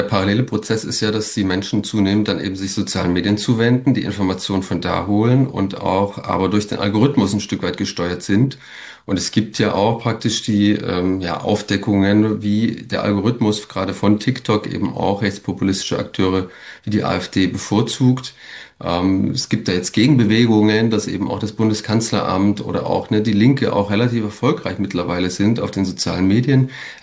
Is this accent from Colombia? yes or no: no; Saxony, Germany; accent: Saxon; ich musste mir meinen sächsischen Akzent auch hart abtrainieren. Das war, ne, manchmal kommt das auch ein bisschen als Klangfarbe noch durch.